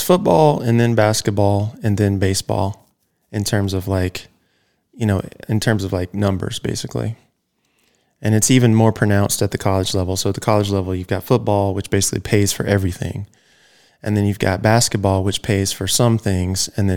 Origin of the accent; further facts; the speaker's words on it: Georgia, United States; in my hometown, just outside of Athens, Georgia, where the University of Georgia is